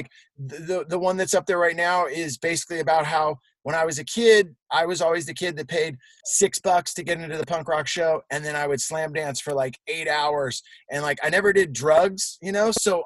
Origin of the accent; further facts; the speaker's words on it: San Jose, California, United States; Cause you know, I grew up skateboarding in San Jose, California with Cab and Corey O'Brien, Gavin O'Brien